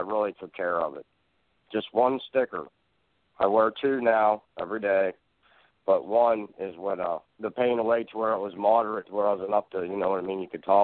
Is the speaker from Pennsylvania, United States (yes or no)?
yes; Dry Run, Pennsylvania, United States; I'm from Dry Run, Pennsylvania.